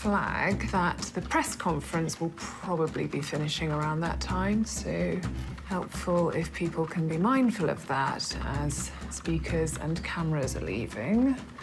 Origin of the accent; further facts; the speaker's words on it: Darlington, North East England, United Kingdom; Darlington?